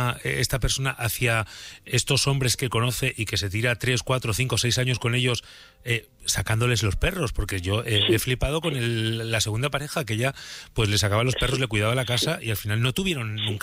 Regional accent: Burgos, Castile and León, Spain; Yo soy de Burgos. Soy de Burgos, que veraneo toda mi vida en...

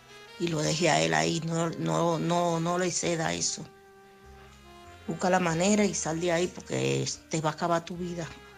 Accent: Alcorcón, Community of Madrid, Spain; Bueno, yo soy de Alcorcón.

